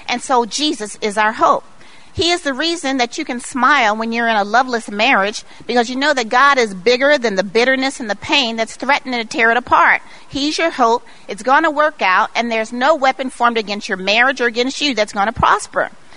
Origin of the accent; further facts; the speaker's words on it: Long Beach, California, United States; Now, I grew up in Long Beach, and it was a rough neighborhood. I went to Long Beach Poly